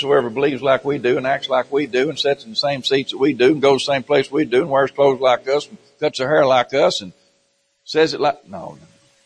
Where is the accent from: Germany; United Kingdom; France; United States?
United States; the South; I'm American by birth, Southern by the grace of God.